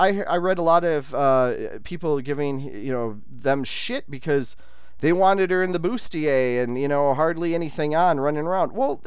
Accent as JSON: {"language": "English", "region": "Wisconsin", "country": "United States", "tie": "born or raised there", "said": "Growing up in Wisconsin, I have."}